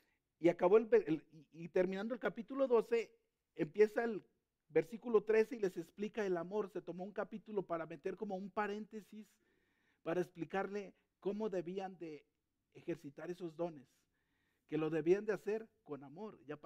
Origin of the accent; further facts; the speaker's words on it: Mexico; born there; moved away; yo nací en México y mi idioma natal es el español. Entonces, yo vine aquí y medio aprendí. Ahí me doy a entender con el inglés, ¿verdad? Un poquito. Pero mi idioma es el español y más o menos medio entiendo el inglés.